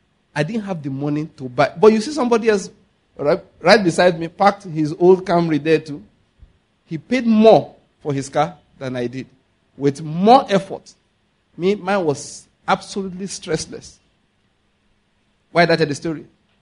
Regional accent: Enugu, Enugu State, Nigeria; I said, listen, I come from Enugu.

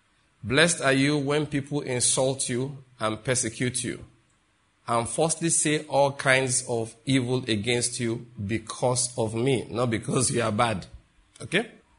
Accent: Western Nigeria, Nigeria; I grew up in Western Nigeria, so I know more of the traditional worship there than I know of the one in Eastern Nigeria.

